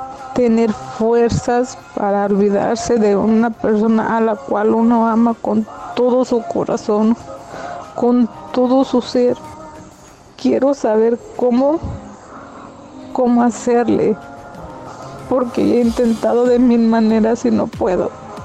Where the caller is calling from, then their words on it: Santa Ana, California, United States; de Santa Ana, California.